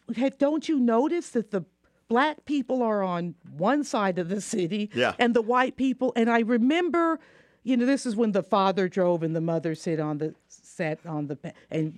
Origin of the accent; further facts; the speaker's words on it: Savannah, Georgia, United States; I liked Savannah. My father liked Savannah. I actually felt more comfortable in Savannah.